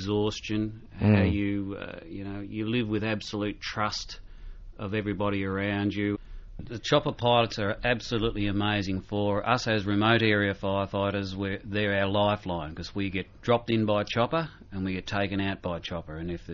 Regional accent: Victoria, Australia; I was brought up in the Yarra Valley in Victoria

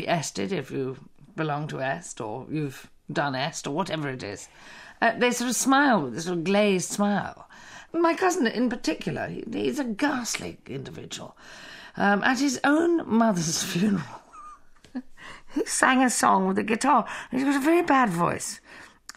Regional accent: England, United Kingdom; Because basically, I was brought up in England. My family are Irish Catholics.

